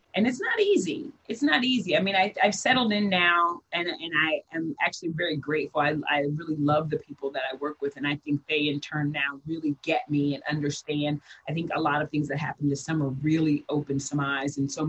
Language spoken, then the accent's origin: English; Midwest, United States; And like I said, I come from the Midwest. I'm from the country. You know, the KKK was in the next county over.